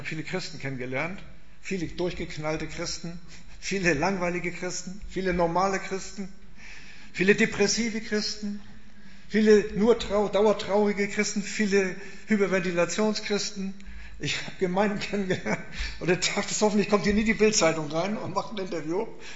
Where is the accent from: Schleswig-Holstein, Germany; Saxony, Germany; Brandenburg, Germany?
Schleswig-Holstein, Germany; Kiel; Ich komme aus Kiel, da haben wir auch Antworten